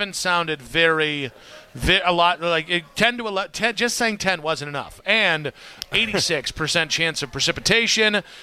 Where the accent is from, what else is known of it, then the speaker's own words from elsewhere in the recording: Midwest, United States; Yeah, so as a Midwesterner, I'm going to need to warn you